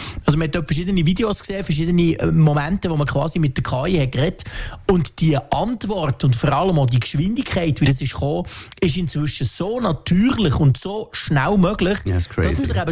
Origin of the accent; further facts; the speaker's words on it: Switzerland; accent: Swiss German; Natürlich, wie immer bei unserem Dialekt, es ist so eine komische Mischung aus irgendeinem Zürich, Basel, Bern, Mix.